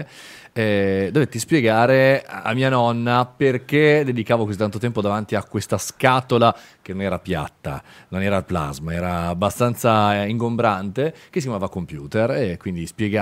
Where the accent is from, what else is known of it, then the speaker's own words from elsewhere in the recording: Milan, Lombardy, Italy; ma mi sono trasferito subito dopo qualche ora nel Mulino